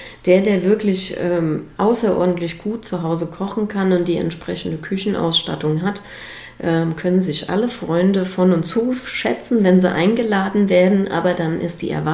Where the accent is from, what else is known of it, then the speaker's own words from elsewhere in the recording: Appenheim, Rhineland-Palatinate, Germany; Jetzt ist Appenheim mein Heimatort und es ist mein Lebenstraum schon immer gewesen, in meinem Heimatort ein Restaurant zu eröffnen.